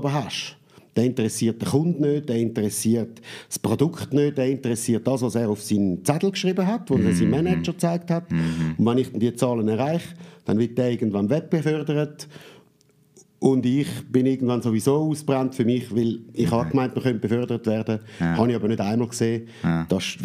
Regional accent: Zurich, Switzerland; now in Dübendorf, Switzerland; Also ursprünglich bin ich im Kanton Zürich im Rotkreuzspital zu Zürich geboren. Dann die ersten 2-3 Jahre in Schönbühl gewohnt, Pfaffiken Zürich, von Pfaffiken Zürich Sachseegräben nach Ottiken-Gossau

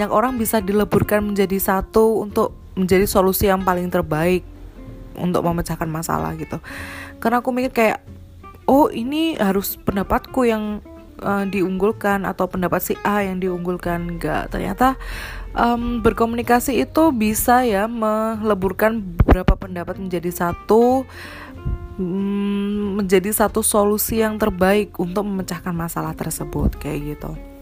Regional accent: Jember, East Java, Indonesia; also born or lived in Ambulu; aku itu orang baru di Ambulu pada waktu itu, karena aku dari SD sampai SMP di Jember, kemudian SMA-nya pindah ke Ambulu.

